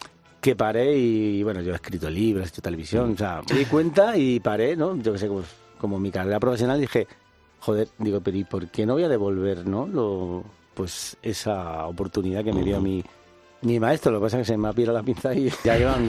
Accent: Madrid, Community of Madrid, Spain; Yo soy un joven de Vallecas

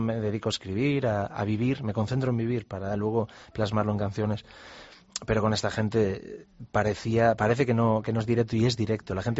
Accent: Pantín, Galicia, Spain; also born or lived in Ferrol; Yo hasta los 18 años nací en Ferrol, pero viví toda mi vida en una aldea muy cercana a Ferrol que se llama Pantín

